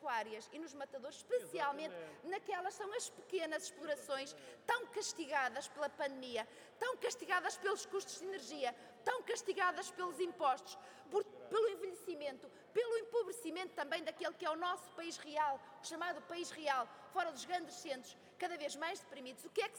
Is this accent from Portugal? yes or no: yes; Arcos de Valdevez, Viana do Castelo, Portugal; Eu que sou de Arcos de Valdez, da Peneda Gerês